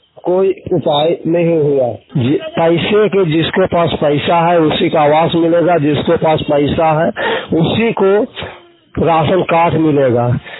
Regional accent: Rakodi, Jharkhand, India; Block Deoghar. और … मैं गांव राकोड़ी के रहने वाला हूँ।

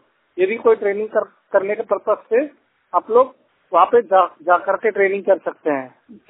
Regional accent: Siwan, Bihar, India; now in Delhi, India; 100% blind. मैं बिहार का रहने वाला हूँ, सिवान जिले का। करंट में मैं दिल्ली में रहता हूँ।

